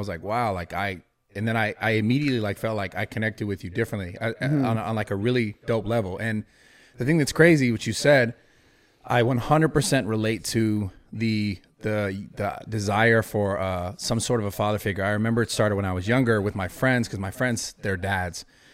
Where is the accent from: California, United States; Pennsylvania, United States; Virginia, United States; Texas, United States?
California, United States; Pacifica; his name is Chad. He's from Pacifica, from my hometown.